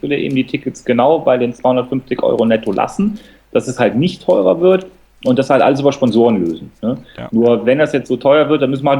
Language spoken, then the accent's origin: German; Cologne, North Rhine-Westphalia, Germany; als Kölner